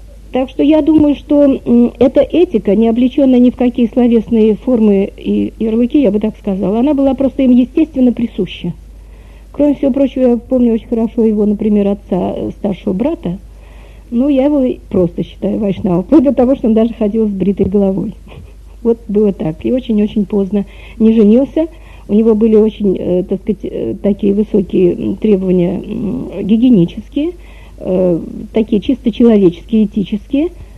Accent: Moscow, Russia; born there; Родилась я в Москве, в семье, тогда нельзя было назвать эту семью религиозной

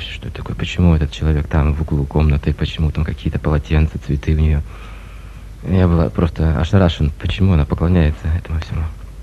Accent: Sakhalin Oblast, Russia; Я рос на Сахалине, и там даже не было ни одной церкви в том городе, где я жил.

